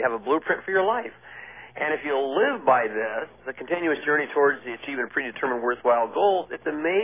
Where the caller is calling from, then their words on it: Scottsdale, Arizona, United States; I'm at home here in Scottsdale, and had a 107-degree day, but still went out and played golf, and it was, we always say it's dry here in Arizona.